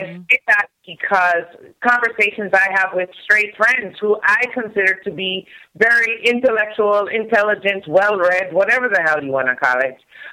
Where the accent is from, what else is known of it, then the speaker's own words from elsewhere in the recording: Jamaica; I am Jamaican. I don't have any problem saying that for those of you who didn't question the obvious.